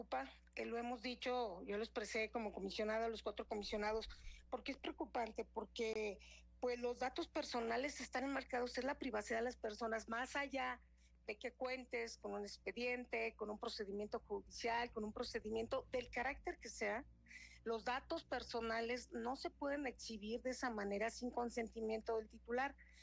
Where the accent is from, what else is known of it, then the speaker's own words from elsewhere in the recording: Mexico; Yo creo que como mexicanos merecemos un respeto.